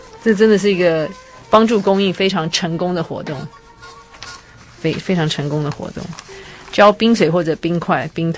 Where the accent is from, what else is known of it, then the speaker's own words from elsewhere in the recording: Taiwan; 我们台湾人又多了一个全球第一，我们是全世界最爱手机上网的人